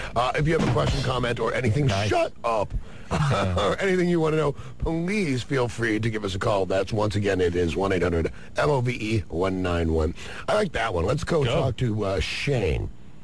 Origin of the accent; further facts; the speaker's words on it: Australia; I see, I'm Aussie.